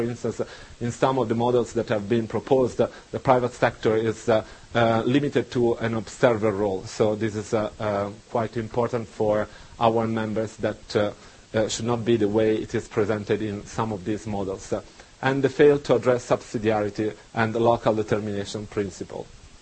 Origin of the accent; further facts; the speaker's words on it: Tuscany, Italy; English is a second language; in my hometown, which is a town on the coast of Tuscany, there is a famous fish soup